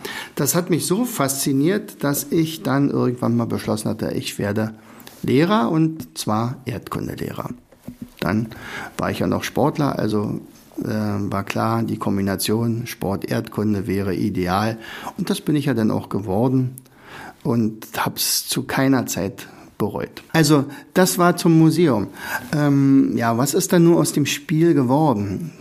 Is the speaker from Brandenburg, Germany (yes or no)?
yes; Oderberg, Brandenburg, Germany; born there; now in Rauen, Germany; da wo ich ja hingezogen bin, ich bin ja gebürtiger Oderberger, bin nach Rauen gezogen